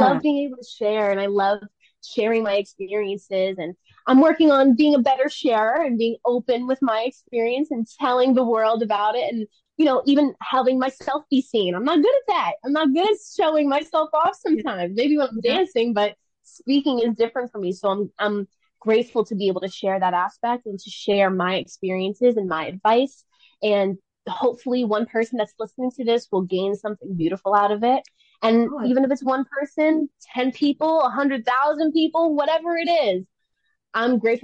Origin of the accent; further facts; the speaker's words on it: Staten Island, New York, United States; And coming from, I'm from Staten Island, which is, you know, very one-dimensional from my experience.